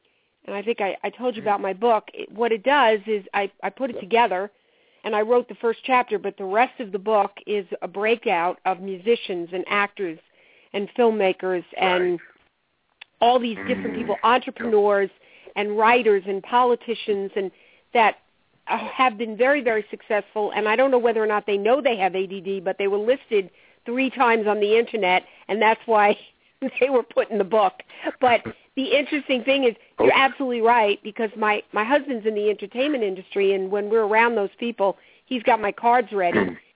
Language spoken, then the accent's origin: English; New York, United States; growing up in New York, I have a similar, even though he and I are from different places